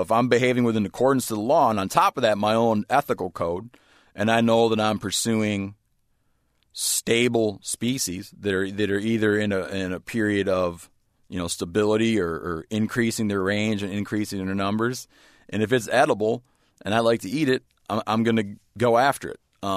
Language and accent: English; Michigan, United States; When I was growing up, I grew up in Michigan.